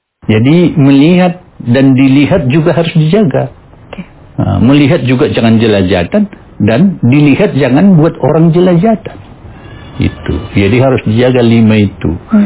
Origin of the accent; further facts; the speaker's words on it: North Sumatra, Indonesia; Khasnya kan kami Batak, pakai ulosnya ulos Batak, bahasanya bahasa Batak, dan musik tradisinya musik Batak, kondang Batak.